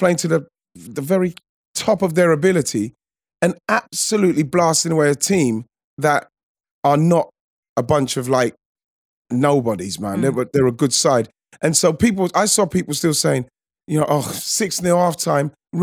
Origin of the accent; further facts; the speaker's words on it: England, United Kingdom; I said, fuck it, it doesn't matter because like we're English.